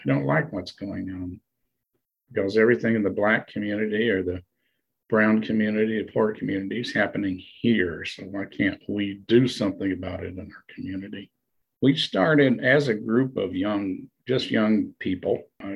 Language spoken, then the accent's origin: English; Dayton, Tennessee, United States; That was in my hometown, so I'm living proof that monkeys exist.